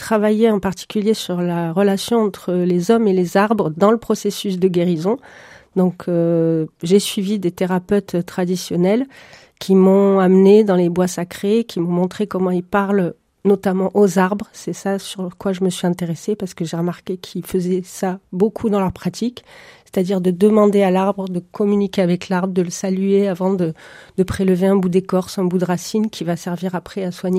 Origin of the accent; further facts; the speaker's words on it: Toulouse, Occitanie, France; Alors moi, je suis née à Toulouse et j'ai grandi dans la banlieue toulousaine